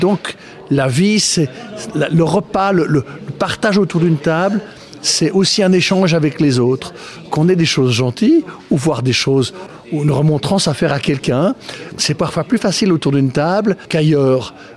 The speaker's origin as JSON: {"language": "French", "region": "Bourgogne-Franche-Comté", "country": "France", "said": "Moi, je suis sensible aux vieilles pierres, que ce soit dans le Jura, parce que moi, je suis jurassien d'origine"}